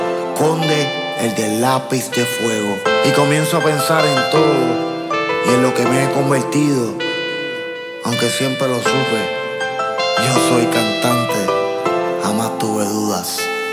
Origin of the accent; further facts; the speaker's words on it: Puerto Rico; Crecí en Maunao, un pueblo costero en una isla del Caribe. En la calle 4 del barrio Calimano crecí